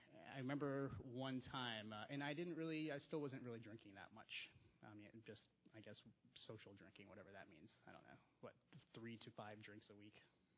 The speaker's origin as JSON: {"language": "English", "town": "Raleigh", "region": "North Carolina", "country": "United States", "tie": "born or raised there", "said": "I grew up in Raleigh. Went to all my grade school in Raleigh, North Carolina, which I guess is relatively big. I moved on to a bigger city after that."}